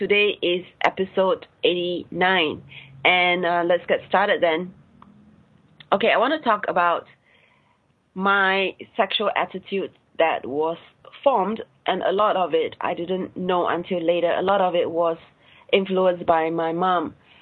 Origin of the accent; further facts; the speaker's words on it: Singapore; I'm a Singaporean Chinese, born and bred in Singapore. Some people assume that I have lived abroad. I have not.